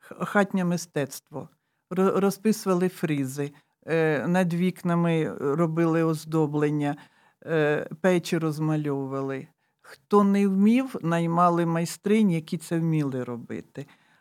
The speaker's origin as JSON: {"language": "Ukrainian", "region": "Dnipropetrovsk Oblast", "country": "Ukraine", "tie": "born or raised there", "said": "я родом з Петриківського району, не з самого села Петриківка. Я звідти, то батьківщина моя, Дніпропетровщина, Петриківський район."}